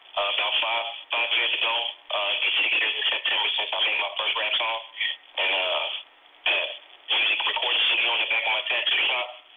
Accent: Oklahoma City, Oklahoma, United States; now in Atlanta, United States; I'm from Oklahoma City, Oklahoma. I just recently moved to Atlanta, probably about like 3 weeks ago, and I love it.

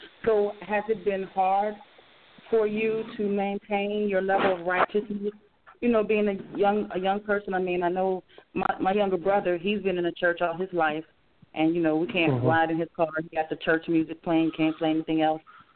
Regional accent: Chicago, Illinois, United States; now in Gulfport, United States; I'm from Chicago, but presently residing in Gulfport, Mississippi.

